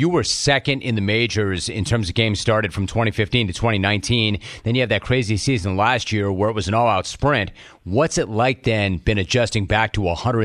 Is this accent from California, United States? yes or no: yes; Los Angeles, California, United States; I live between San Diego and L.A. I grew up in Los Angeles. I worked in San Diego.